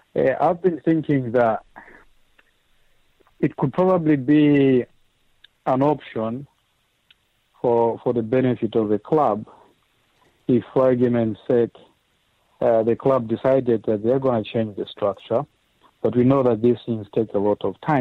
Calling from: Dunfermline, Scotland, United Kingdom; I'm calling you from Dunfermline in Scotland.

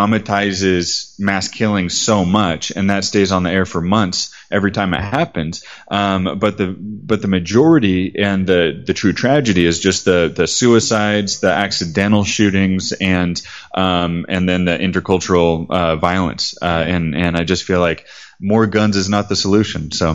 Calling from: Medellin, Antioquia, Colombia; I'm calling you from Medellin right now. Medellin, Colombia.

